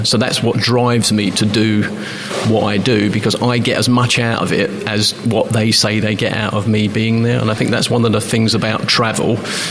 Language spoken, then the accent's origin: English; London, United Kingdom; now in Leicester, United Kingdom; I'm from the East End of London, so I grew up with, you know, lots of people from different places. All, so living in Leicester for me is East London, but with less people.